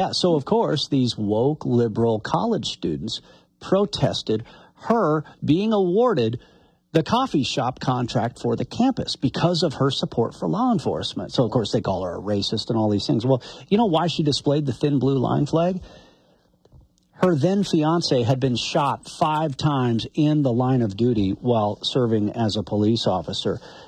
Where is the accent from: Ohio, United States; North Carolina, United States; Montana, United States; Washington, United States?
Montana, United States; I'm not from North Dakota. So, we're going to say it how Montanans say it.